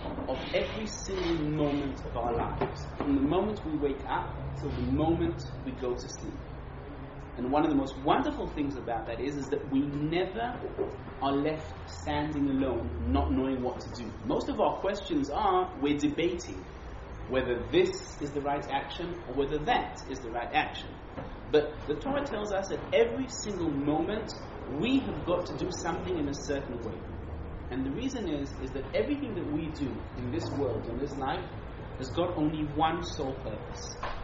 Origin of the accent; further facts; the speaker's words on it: Israel; born there; English is a second language; I was born in Eretz Yisrael. I was not born abroad, therefore English is not my mama lashon. By definition, I am not an English speaker.